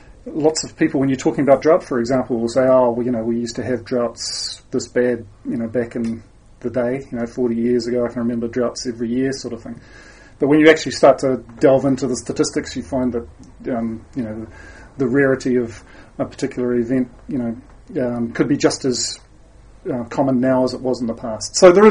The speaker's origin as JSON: {"language": "English", "region": "Southland", "country": "New Zealand", "said": "I came from Southland. My roots are from Gore and Invercargill. And you can't get away from weather in Southland."}